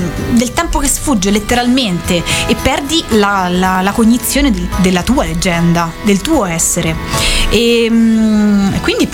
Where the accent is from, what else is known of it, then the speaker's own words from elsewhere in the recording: Gualdo Tadino, Umbria, Italy; nella mia terra, ovvero in Umbria, meglio ancora a Gualdo, proprio a Gualdo Tadino, ma in Umbria in generale